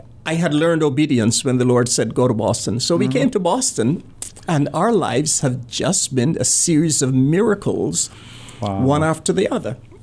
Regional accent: Barbados; now in United States; I am from Barbados. Mm-hmm. I came to America 21 years ago.

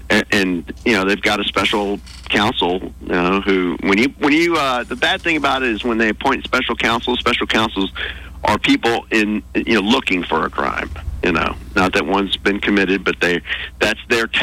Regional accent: United States; that's the thing that really gets me as an American

